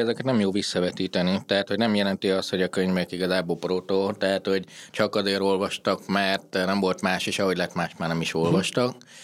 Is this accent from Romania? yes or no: yes; Transylvania, Romania; now in Hungary; én Erdélyben születtem, és ott értem egy darabig, utána nem